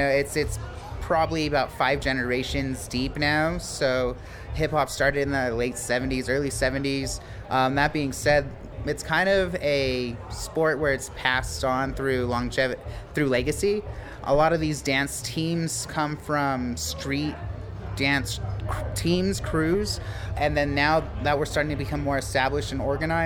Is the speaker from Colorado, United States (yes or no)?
yes; Longmont, Colorado, United States; I'm from Longmont, Colorado.